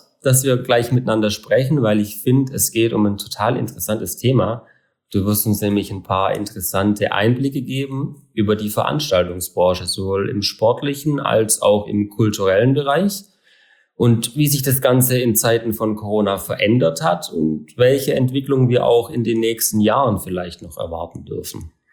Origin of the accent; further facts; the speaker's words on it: Southern Germany, Germany; bei uns in Süddeutschland